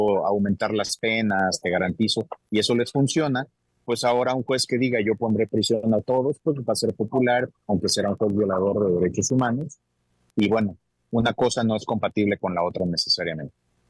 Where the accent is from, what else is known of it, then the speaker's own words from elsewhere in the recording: Mexico; La verdad es que como abogado es muy triste, como mexicano es muy triste.